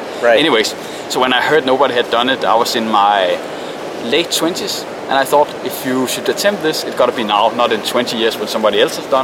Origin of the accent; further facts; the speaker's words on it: Denmark; English is a second language; I am from Denmark, obviously. We're here in Copenhagen